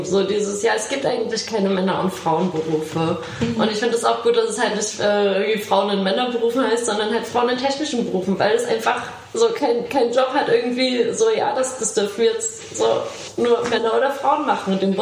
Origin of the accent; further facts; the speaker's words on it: East Germany, Germany; ich bin halt in Ostdeutschland aufgewachsen